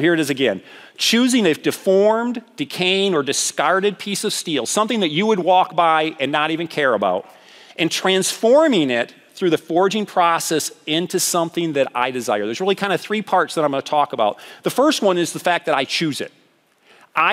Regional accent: Michigan, United States; Remember, I'm from West Michigan. I'm very Dutch.

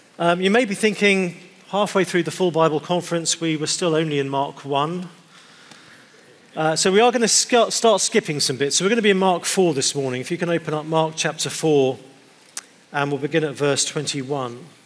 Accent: United Kingdom; As a Brit who spends a lot of time in the US, I'm familiar with this experience.

